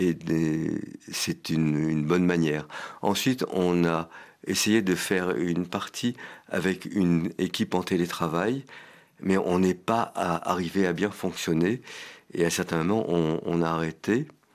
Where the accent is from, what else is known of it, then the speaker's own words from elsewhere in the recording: Conakry, Guinea; mon école primaire s'est passée à Conakry, en Guinée, mon enfance a été privilégiée.